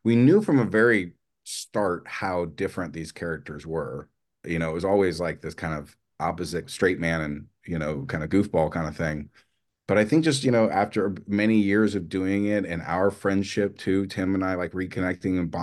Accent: New Orleans, Louisiana, United States; I was from New Orleans.

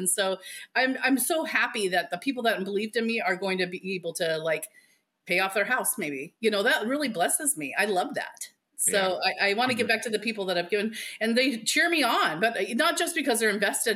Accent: Alaska, United States; So I would just say, I'm from Alaska. I'm sorry.

